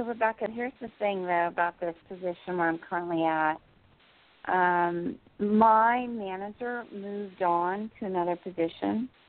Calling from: New Jersey, United States; in New Jersey.

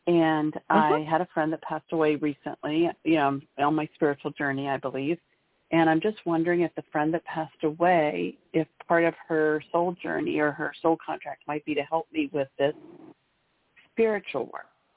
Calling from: Maryland, United States; I'm calling from Maryland.

